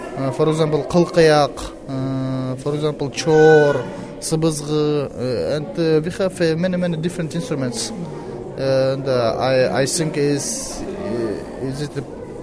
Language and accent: English; Kyrgyzstan; English is a second language; I come from Kyrgyzstan.